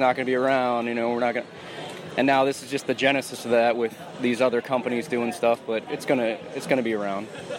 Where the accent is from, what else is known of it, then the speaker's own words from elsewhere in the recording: Baltimore, Maryland, United States; from Baltimore, Maryland also.